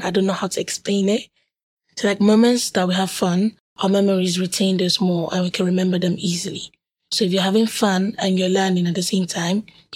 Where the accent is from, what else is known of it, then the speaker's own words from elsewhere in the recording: Nigeria; now in Leicester, United Kingdom; I'm from Nigeria. I relocated to the UK about a year and a half ago. I live in Leicester City.